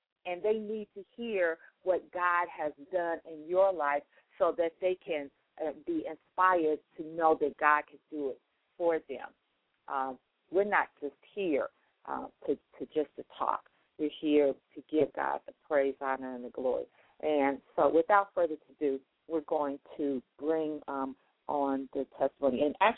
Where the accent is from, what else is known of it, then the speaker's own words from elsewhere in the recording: Chicago, Illinois, United States; she is from my hometown, Chicago.